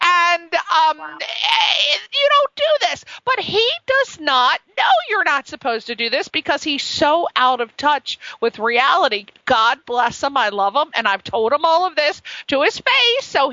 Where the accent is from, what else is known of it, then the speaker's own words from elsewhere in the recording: East Coast, United States; I'm from the East Coast, and I moved out here